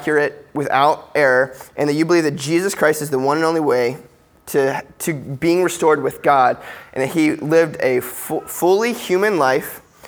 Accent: United States; Like, I grew up in America. It's been really basically my entire life, sans like a few months, right?

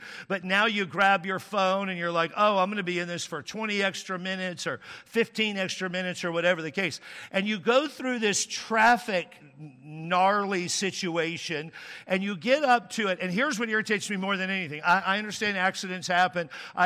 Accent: Texas, United States; I'm from Texas, nothing bad is from there, I'm from there, and I speak truth about there

